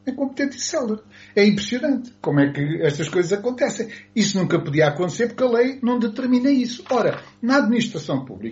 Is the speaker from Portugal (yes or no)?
yes; Portugal; Eu sou português, não é? Nascido já há mais de 6 décadas e, portanto, tenho as qualidades e os defeitos, espero eu, de todos os meus concidadãos. E vivendo no estrangeiro